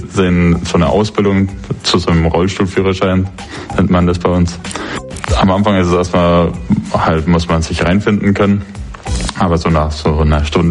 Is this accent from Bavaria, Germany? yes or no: yes; Bamberg, Bavaria, Germany; ich bin 19 Jahre alt, ich komme aus Bamberg